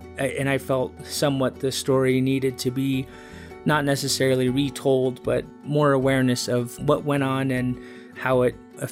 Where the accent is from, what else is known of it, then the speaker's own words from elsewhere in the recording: United States; I am from the Diné tribe, the Navajo Nation.